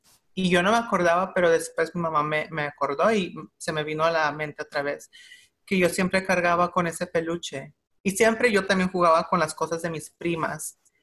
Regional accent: Los Angeles, California, United States; born there; Yo nací en el White Memorial en East LA, un marzo 11 del 89. Mis padres son mexicanos de Oaxaca. Los dos son del mismo pueblo.

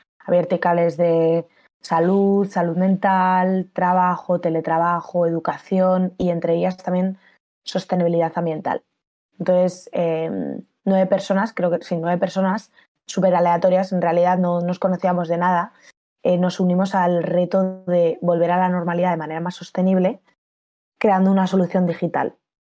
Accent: Pamplona, Navarre, Spain; now in Madrid, Spain; soy de Pamplona, aunque ahora mismo estoy basada en Madrid, en la CAPI.

